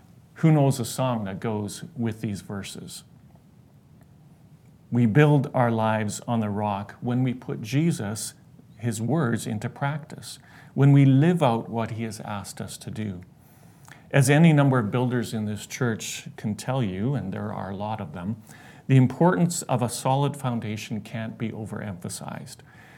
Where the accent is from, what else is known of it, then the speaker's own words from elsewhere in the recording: Abbotsford, British Columbia, Canada; Growing up in the South Abbotsford area